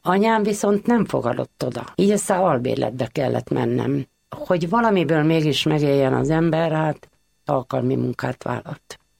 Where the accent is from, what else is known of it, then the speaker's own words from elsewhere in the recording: Gyömöre, Győr-Moson-Sopron, Hungary; így nevelkedtem én Gyömörén, és ez 13 éves koromig itt voltam, és 50-be államosították.